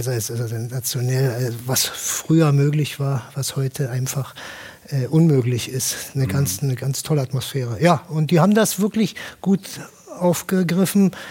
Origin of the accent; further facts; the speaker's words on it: Berlin, Germany; Ich bin als Berliner